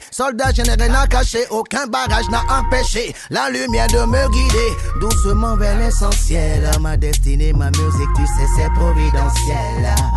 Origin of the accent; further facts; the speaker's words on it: Côte d’Ivoire; c'est de mon histoire quand j'ai grandi en Côte d'Ivoire et tout ça.